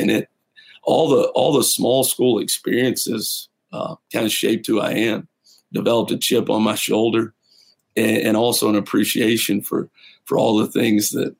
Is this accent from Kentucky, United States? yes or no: yes; London, Kentucky, United States; I grew up in London, Kentucky, and went to school at Eastern Kentucky, which was 40 minutes up the road.